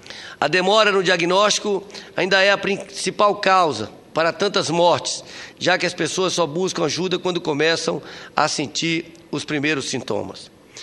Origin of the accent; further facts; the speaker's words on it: Brazil; como admirador, como brasileiro, poder ouvir essa notícia